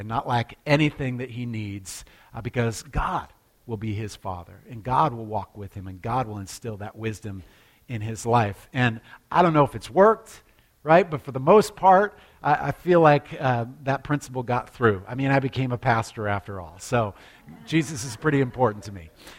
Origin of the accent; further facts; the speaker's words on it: Alaska, United States; I grew up in Alaska, and I liked matches, okay?